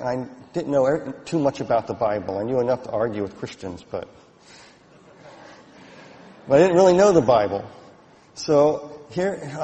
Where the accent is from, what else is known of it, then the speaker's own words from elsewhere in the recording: Falls Church, Virginia, United States; I lived not too far from here. I grew up in Falls Church area. If you know where Lowman's Plaza is, that was where I hung out.